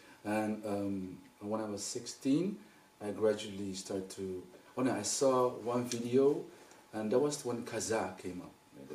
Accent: China; I was born in China, first of all, and I grew up with a lot of martial arts on television.

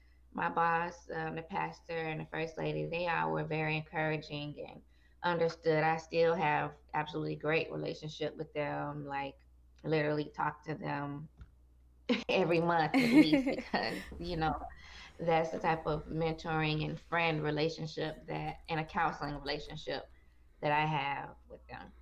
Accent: Augusta, Georgia, United States; I'm from Augusta, Georgia, so my main immediate family is 2 hours away.

